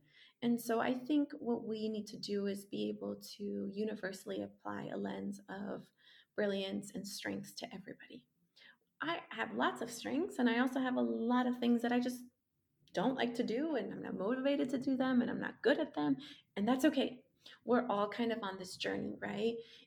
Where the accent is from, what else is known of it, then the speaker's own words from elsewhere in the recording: Colombia; English is a second language; now in United States; As someone who has struggled to be bilingual in many spaces, both in my home country of Colombia and here in the US, and having to go between both of them